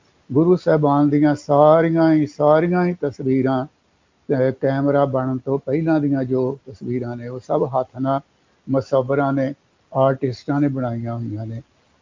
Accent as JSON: {"language": "Punjabi", "town": "Suro Padda", "region": "Punjab", "country": "India", "tie": "born or raised there", "said": "ਉੱਧਰ ਗੁਰਦਾਸਪੁਰ ਅਤੇ ਅੰਮ੍ਰਿਤਸਰ ਜ਼ਿਲ੍ਹੇ ਦੀ ਹੱਦ ਆ ਇਸ ਪਾਸੇ ਮੇਰਾ ਪਿੰਡ ਆ ਸੂਰੋ ਪੱਡਾ"}